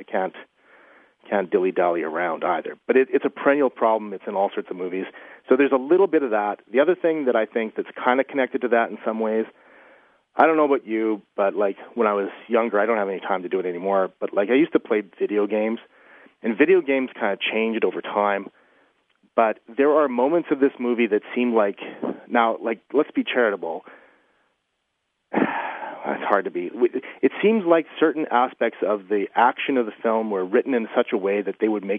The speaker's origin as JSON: {"language": "English", "town": "Edmonton", "region": "Alberta", "country": "Canada", "tie": "born or raised there", "said": "Like I grew up in Edmonton, so there's this place called the West Edmonton Mall."}